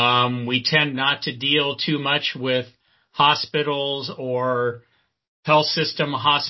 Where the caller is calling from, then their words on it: Mechanicsburg, Pennsylvania, United States; I am sitting in Mechanicsburg, Pennsylvania, just outside of the capital city of Harrisburg.